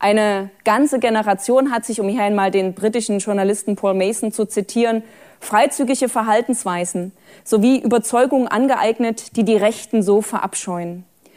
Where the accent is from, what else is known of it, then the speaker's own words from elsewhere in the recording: Dresden, Saxony, Germany; als Dresdnerin weiß ich ein bisschen, wovon ich rede